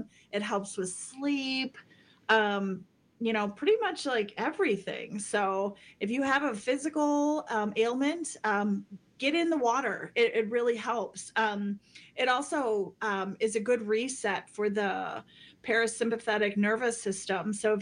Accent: Minnesota, United States; I'm from the Leech Lake Band of Ojibwe.

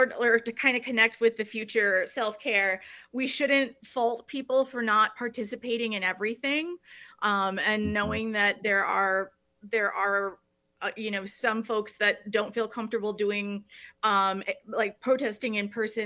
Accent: Madison, Wisconsin, United States; And I grew up in Madison, Wisconsin, where yeah.

